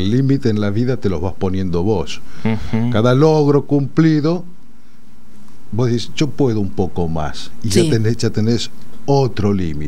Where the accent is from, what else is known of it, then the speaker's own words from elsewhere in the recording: Argentina; nosotros como argentinos